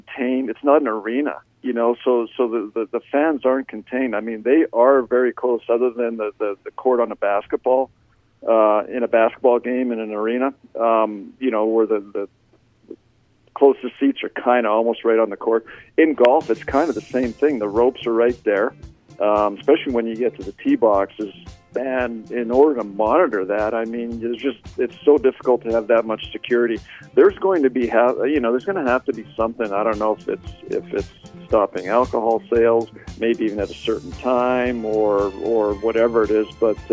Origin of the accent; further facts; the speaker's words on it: Canada; obviously still to this day, I'm still Canadian